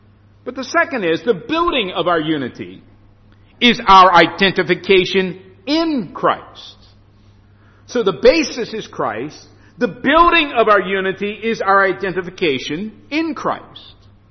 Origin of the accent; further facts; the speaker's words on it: United States; now in United Kingdom; I know I'm an American, and so that may not be understood.